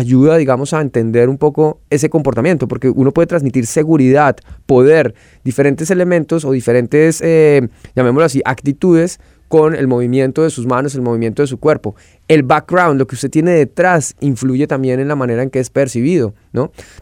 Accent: Colombia; Yo vengo, pues soy colombiano

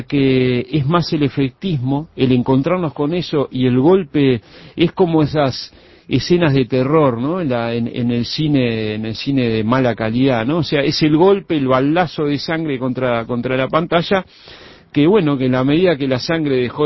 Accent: Montevideo, Uruguay; soy montevideano, soy uruguayo, sudamericano

